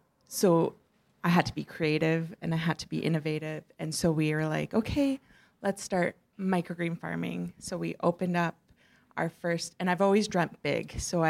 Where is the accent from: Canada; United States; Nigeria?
Canada; Buffalo Narrows, Saskatchewan; So like, I am from Saskatchewan too. So like, my grassroots come from Buffalo Narrows.